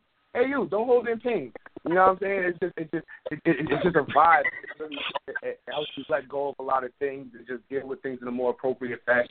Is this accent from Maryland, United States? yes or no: no; Queens, New York, United States; also born or lived in Bridgeton, New Jersey; I am originally from Jersey, and I was born in, like, South Jersey in Bridgeton, and I was out there for, like, 9 years, and then I moved up to Queens